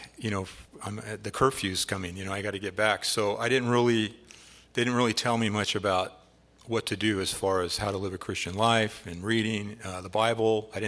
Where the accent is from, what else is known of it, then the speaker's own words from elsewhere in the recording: Whittier, California, United States; Well, I grew up in Whittier, California, and my parents divorced when I was 2.